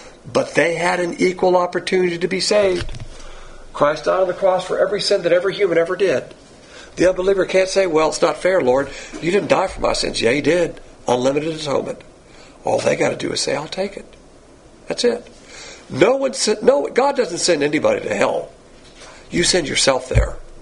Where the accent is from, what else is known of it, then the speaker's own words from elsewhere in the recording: the South, United States; That's the worst type of lie you can have as a Southerner.